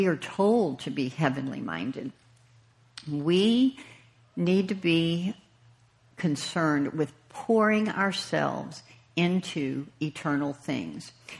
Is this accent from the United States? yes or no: yes; Houston, Texas, United States; Some of you may know, I come from Houston.